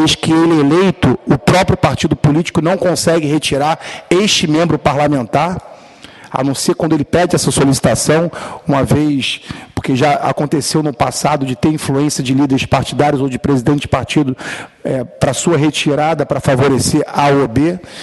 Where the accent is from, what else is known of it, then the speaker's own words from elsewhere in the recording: Rio de Janeiro, Brazil; eu que sou do Estado do Rio de Janeiro